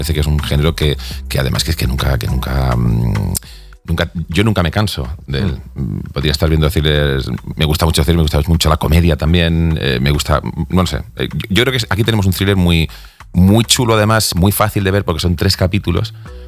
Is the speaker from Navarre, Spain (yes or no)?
no; Córdoba, Andalusia, Spain; also born or lived in Granada; yo me crié en Córdoba, estuvo un par de años que estuve estudiando en Granada, tengo familia, mi madre vive en Málaga, tengo un hermano en Sevilla, o sea, quiero decir que el acento andaluz más o menos lo tengo escuchado